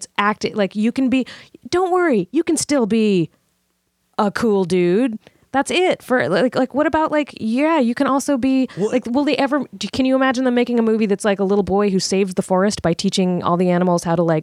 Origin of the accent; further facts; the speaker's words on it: Virginia, United States; I mean, I'm from Virginia, which is technically the South, but usually to people in the South, they're like, not right. really. But it was the capital of the Confederacy.